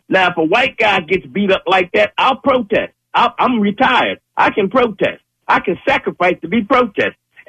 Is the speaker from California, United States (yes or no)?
no; Philadelphia, Pennsylvania, United States; I'm 68 years old, black man. And I grew up in West Oak Lane, North Philly.